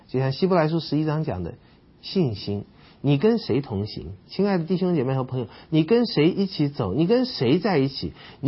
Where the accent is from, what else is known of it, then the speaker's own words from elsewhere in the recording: China; 我们中国人生孩子还希望是传宗接代